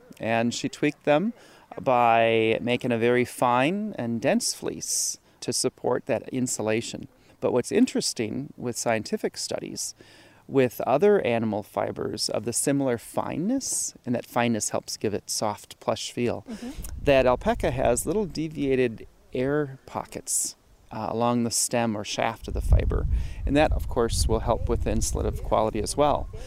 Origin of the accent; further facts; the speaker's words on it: Wisconsin, United States; I'm born and raised in Wisconsin.